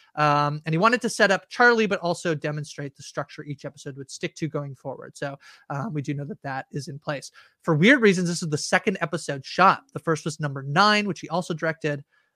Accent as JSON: {"language": "English", "country": "Canada", "said": "I'm Canadian"}